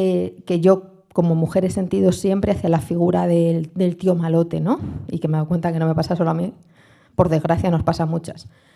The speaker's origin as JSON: {"language": "Spanish", "town": "Galapagar", "region": "Community of Madrid", "country": "Spain", "said": "pero yo soy de Galapagar, que es un pueblo que está aquí a 20 minutos, pequeñito."}